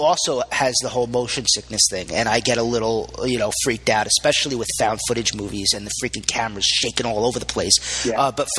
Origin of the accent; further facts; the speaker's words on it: Staten Island, New York, United States; I grew up in Staten Island where, you know, you're bros with all your friends